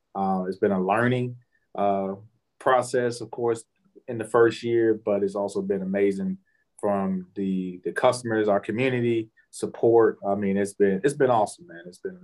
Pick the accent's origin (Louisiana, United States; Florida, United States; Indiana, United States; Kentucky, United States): Kentucky, United States; Louisville; also born or lived in Cincinnati; now in Bowling Green, United States; I'm originally from Louisville. I grew up in Louisville for quite some time. Well, take that back. I'm really from Cincinnati, Ohio, but I lived in Louisville.